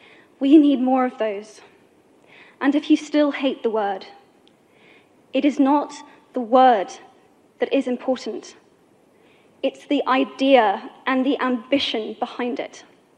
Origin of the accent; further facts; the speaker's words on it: United Kingdom